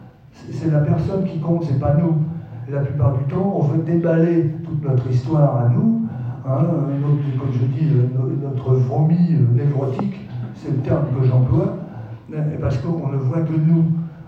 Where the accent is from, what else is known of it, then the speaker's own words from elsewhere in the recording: Vincennes, Île-de-France, France; j'étais retourné dans le quartier de mon enfance, à Vincennes, après Paris.